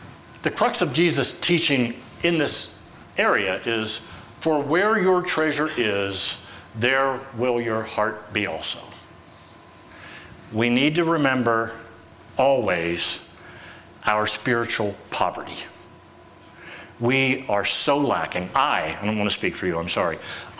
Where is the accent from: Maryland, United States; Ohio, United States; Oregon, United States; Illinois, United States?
Maryland, United States; Westernport; I mean, that's no knock on Westernport. I grew up there. I love it. It's my hometown.